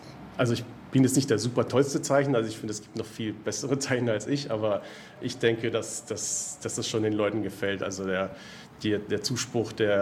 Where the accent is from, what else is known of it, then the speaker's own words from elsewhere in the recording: Germany; born there; meine Wurzeln sind italienisch, aber ich bin hier in Deutschland geboren worden. Außer den Namen und Italienisch sprechen ist jetzt nicht viel übrig geblieben von dem Italienisch, sondern ich bin eher dann schon recht deutsch.